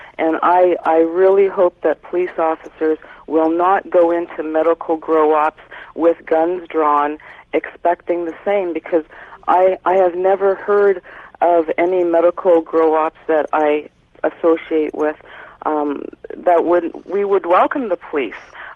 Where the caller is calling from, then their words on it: Kitchener, Ontario, Canada; I'm calling from Kitchener, Ontario.